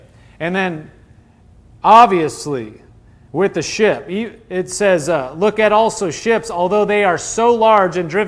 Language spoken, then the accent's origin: English; Nebraska, United States; I'm from Nebraska, not the East Coast.